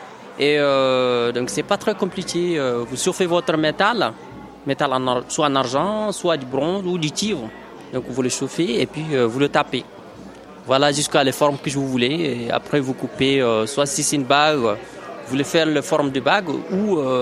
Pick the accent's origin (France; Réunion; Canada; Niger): Niger; je viens du Niger.